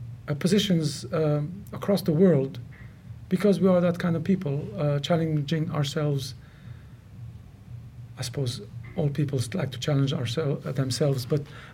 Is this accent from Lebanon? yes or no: yes; Lebanon; yes, I feel I'm from Lebanon and I live in Lebanon and my heart is there and my roots are there.